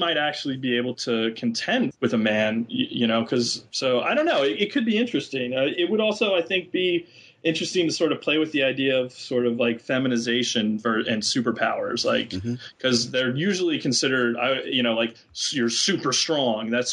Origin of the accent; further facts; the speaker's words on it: New Orleans, Louisiana, United States; But I grew up in New Orleans, which, you know, New Orleans itself is a fairly moderate place, but a lot of, you know, my high school was very conservative. It was a Catholic high school.